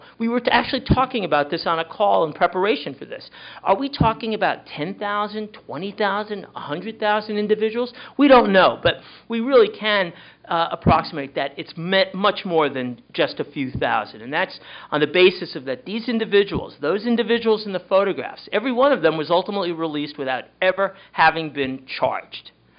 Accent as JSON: {"language": "English", "country": "United States", "said": "awkward being an American physician."}